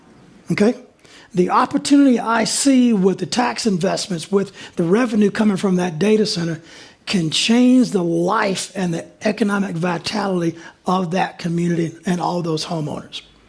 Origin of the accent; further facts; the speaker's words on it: Alabama, United States; I grew up in South Alabama, down in rural South Alabama. And we had textile mills there when I was growing up.